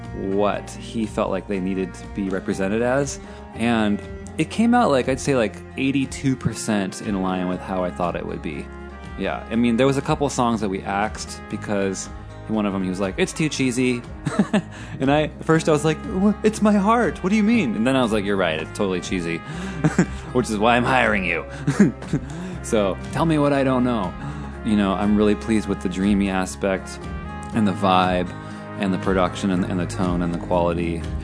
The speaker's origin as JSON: {"language": "English", "town": "Eugene", "region": "Oregon", "country": "United States", "tie": "born or raised there", "said": "because Eugene is my hometown."}